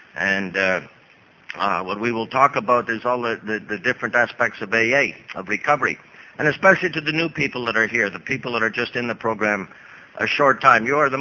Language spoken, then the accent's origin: English; Montreal, Quebec, Canada; And my real home is Montreal, Canada.